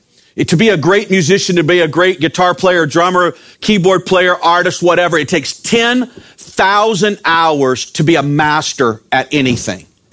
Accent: Baton Rouge, Louisiana, United States; now in Houma, United States; I pastor the Life Church in Houma, Louisiana. I'm originally from Baton Rouge, and I love the 225, so I'm glad to be home.

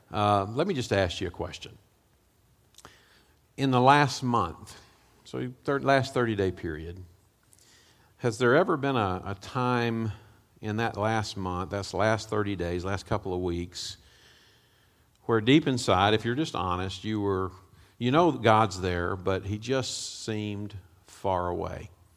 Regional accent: Weatherford, Texas, United States; Now, I grew up in Weatherford, Texas, okay? So my version of trees was a scraggly mesquite tree

